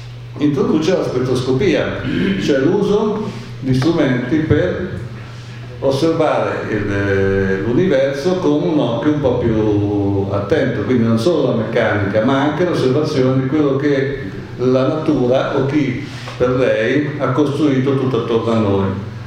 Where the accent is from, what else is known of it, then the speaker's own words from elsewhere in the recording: Bologna, Emilia-Romagna, Italy; casualmente io vengo da Bologna